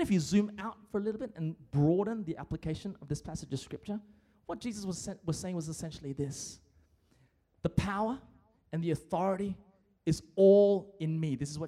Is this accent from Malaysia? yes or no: yes; Malaysia; I'm a Malaysian boy, man.